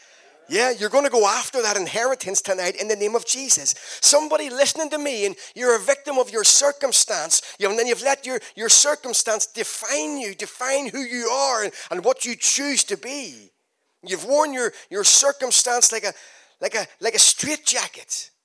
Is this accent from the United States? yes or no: no; Ireland; now in England; I don't come from Calderdale. I come from Ireland. So if you can't understand my accent, just listen harder.